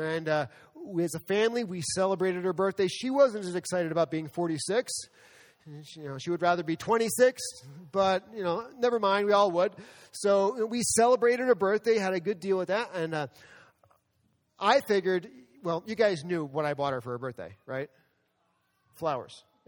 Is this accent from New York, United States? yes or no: yes; New York City, New York, United States; Where I grew up in New York City